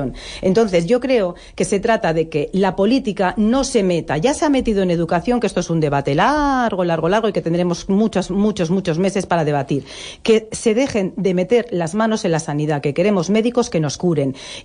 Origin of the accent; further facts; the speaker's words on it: Catalonia, Spain; porque yo soy catalana